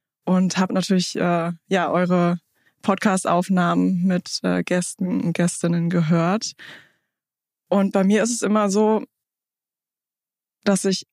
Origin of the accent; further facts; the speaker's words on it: Hesse, Germany; Ja, ich bin 38 Jahre alt, bin gebürtig aus Hessen. Mein Vater kommt aus Kenia, ist mit 21 Jahren nach Deutschland gekommen